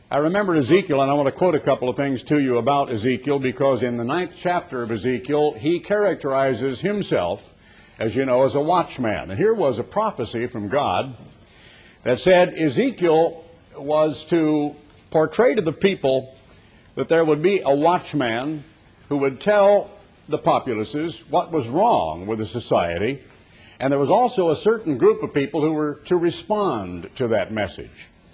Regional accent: Oregon, United States; I'm a very patriotic American. I grew up in Oregon. I was able to spend a lot of my summers on my uncle and my grandmother's farm up in near Oregon City, a little 45-acre Oregon farm

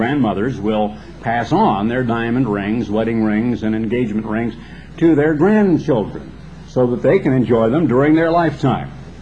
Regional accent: Oregon, United States; When I grew up in Oregon, my uncle, living with … I have a fascinating film.

